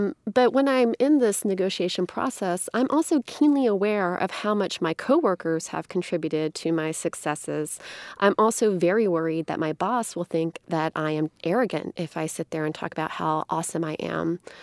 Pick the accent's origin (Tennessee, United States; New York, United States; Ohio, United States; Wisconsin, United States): Tennessee, United States; Memphis; So as I said, I'm from Memphis, Tennessee, and that's where the National Civil Rights Museum is located.